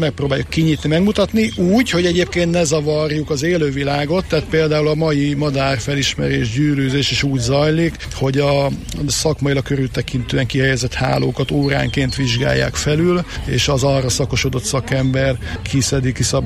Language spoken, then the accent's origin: Hungarian; Miskolc, Borsod-Abaúj-Zemplén, Hungary; born there; én Miskolcon születtem, csak nekem ugye édesapám bogácsi születésű